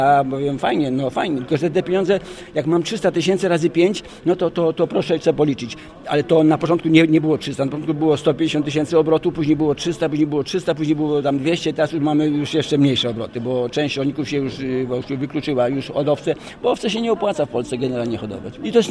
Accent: Słupsk, Pomeranian Voivodeship, Poland; czy jak ja jestem ze Słupska, to w Słupsku nie ma zbytu na mięso.

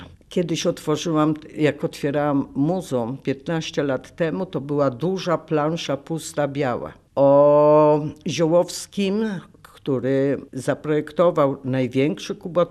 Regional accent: Gdynia, Pomeranian Voivodeship, Poland; Ojciec miał tu pracę, bo był przedstawicielem jakiejś firmy, która była w Łodzi. I ja się urodziłam tu w Gdyni. Także jestem rodowitą gdynianką. Przyjechali na chwilę rodzice, chcieli zostać jakiś czas, a zostali do końca. Także i ja też zostałam tutaj.

